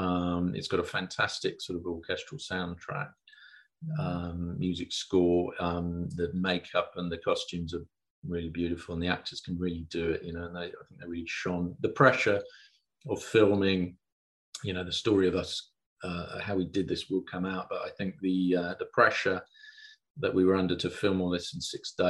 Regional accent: Southend, East of England, United Kingdom; I grew up in the Essex South. It's going to be shot in Southend, Canvey Island area, where I grew up as a kid and got up to all sorts of mischief.

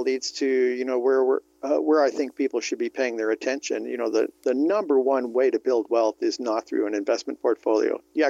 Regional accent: California, United States; also born or lived in Vermont; Born and raised in California. I did go back east to college at Middlebury College in Vermont, but found my way back to California pretty darn quick.

